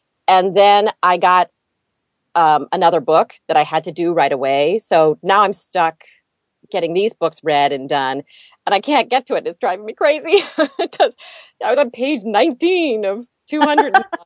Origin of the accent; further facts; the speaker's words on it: the South, United States; I'm from the South. She's from Chicago, from city. I'm from small towns, although I've lived in big cities.